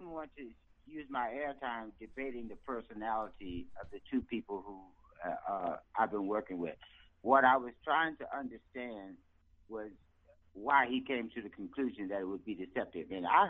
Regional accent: Yorktown, Virginia, United States; I'm from Yorktown, Virginia. I was born and raised in this mess

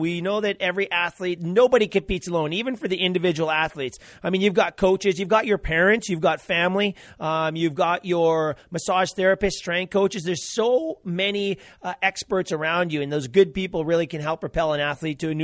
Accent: Edmonton, Alberta, Canada; there was a World Cup ITU championship in my hometown of Edmonton

